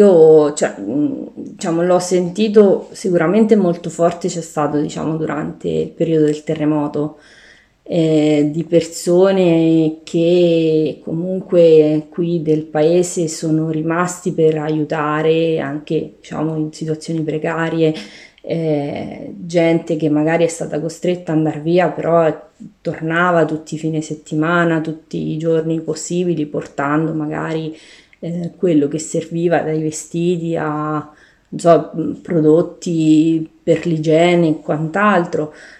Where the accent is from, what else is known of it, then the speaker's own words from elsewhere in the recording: Macerata, Marche, Italy; now in Fiastra, Italy; Allora, io sono nata a Macerata, cresciuta a Macerata, poi a un certo punto della mia vita ho lasciato il lavoro che avevo sempre a Macerata e mi sono trasferita qui a Fiastra.